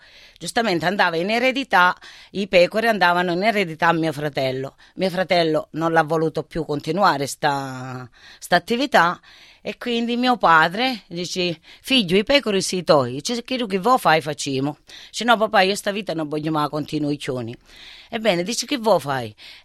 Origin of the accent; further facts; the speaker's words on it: Zungri, Calabria, Italy; io infatti lo stavo per dire che vengo da Zungri. Zungri è un paesino vicino a Tropea